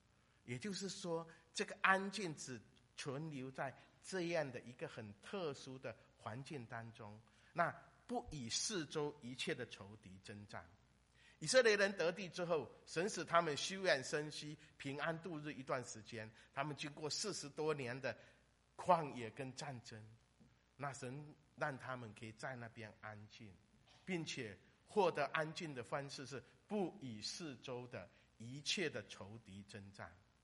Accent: Fujian, China; 因为我是福建前线长大的，

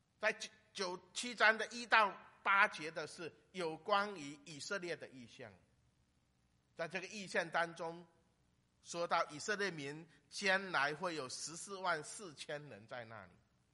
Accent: Fujian, China; now in United States; 我很会流汗，我们福建人说那个人很爱流汗

